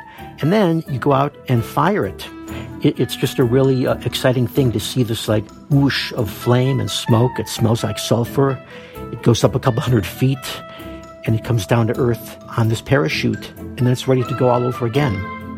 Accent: Indiana, United States; now in Montclair, United States; I live in Montclair, New Jersey. I love building rockets and other types of models. I grew up in Indiana, and there was a store called Dildine's.

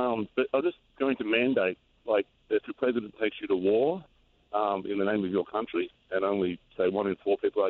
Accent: Australia; now in United States; I'm actually an Australian, and we have compulsory voting in Australia.

